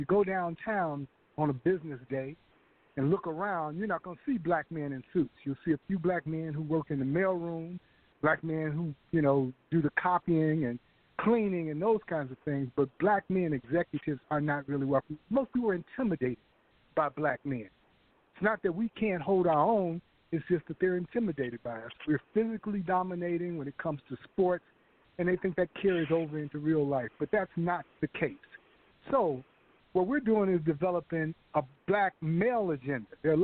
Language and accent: English; Chicago, Illinois, United States; I was born and raised in Chicago, graduated Horace Mann Elementary, Chicago Vocational High School.